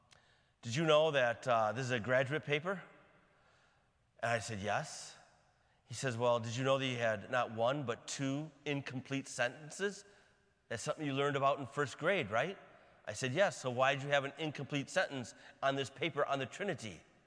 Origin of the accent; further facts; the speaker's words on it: Ireland; But I am Irish.